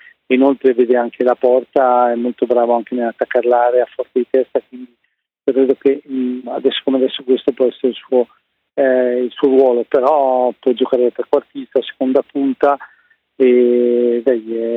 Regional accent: Trentino-Alto Adige, Italy; Io tra tutto sono trentino e sai, mi ero sempre un po' sentito questa responsabilità

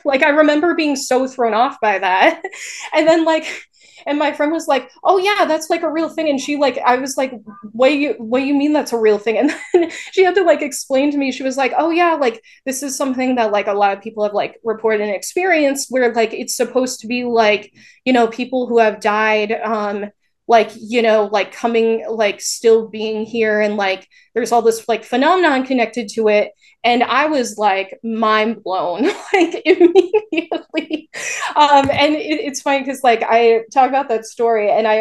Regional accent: Saratoga Springs, New York, United States; So I was raised in Saratoga Springs, New York. It's, for people who don't know, it's like 45 minutes north of Albany. So it's kind of like the capital region of upstate.

